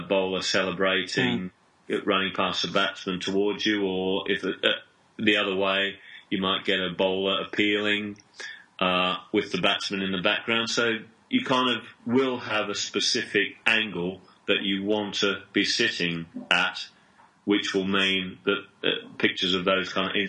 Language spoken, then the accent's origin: English; Australia; I did like cricket when I was growing up in Australia